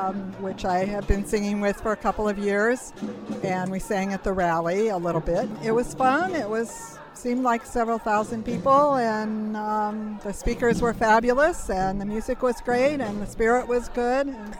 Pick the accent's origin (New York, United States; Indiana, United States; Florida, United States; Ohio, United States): Indiana, United States; Gary; I grew up in Gary, Indiana, which is a steel town. Everyone I knew worked in the steel industry.